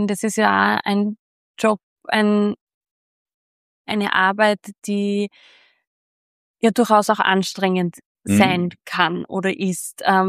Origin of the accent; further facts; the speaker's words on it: Austria; in Österreich, da wo ich herkomme